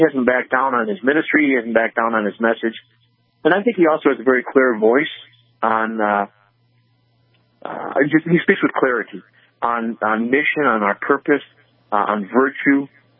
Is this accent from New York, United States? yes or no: no; Chicago, Illinois, United States; I'm actually from Chicago originally.